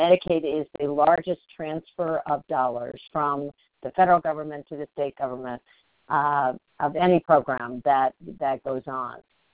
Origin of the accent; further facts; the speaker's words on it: Kansas, United States; which unfortunately still includes my home state of Kansas